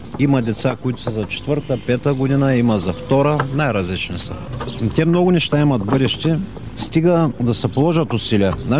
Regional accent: Shumen, Shumen Province, Bulgaria; И отдавна мечтаях за децата от моя роден град Шумен да направя нещо

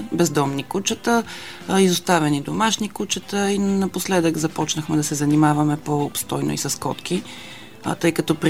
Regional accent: Sofia, Sofia City, Bulgaria; Ами на 35 години съм, от София съм

